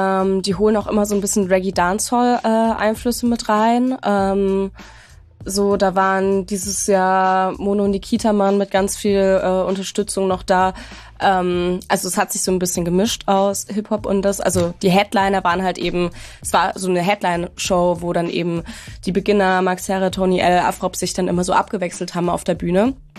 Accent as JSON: {"language": "German", "town": "Stuttgart", "region": "Baden-Württemberg", "country": "Germany", "said": "Ja, ich bin in meine Heimat gefahren, nach Baden-Württemberg, genauer gesagt nach Stuttgart."}